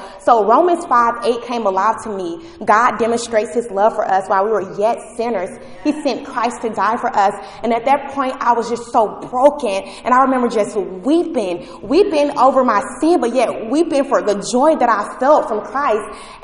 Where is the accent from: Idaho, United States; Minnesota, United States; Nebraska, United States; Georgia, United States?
Georgia, United States; Atlanta; I'm from Atlanta, Georgia.